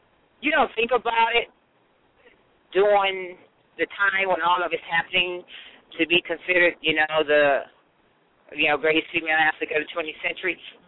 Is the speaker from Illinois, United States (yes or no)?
yes; East St. Louis, Illinois, United States; I grew up in East St. Louis, Illinois, where people would just say negative things about our community